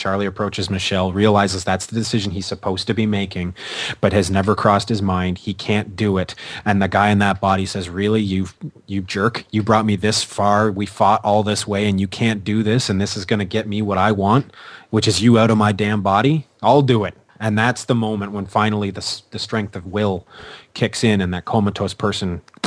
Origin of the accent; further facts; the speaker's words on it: Canada; because I am Canadian